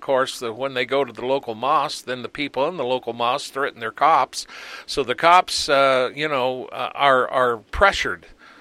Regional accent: United States; of course, I'm an American, you know, and I've been here all my life. This is all I know.

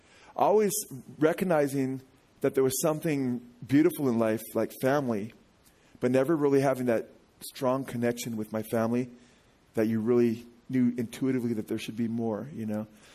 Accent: Simi Valley, California, United States; I was born right here in Simi Valley September 18th, 1963. I was born in a doctor's office before they had hospitals in this town. So I'm a native here.

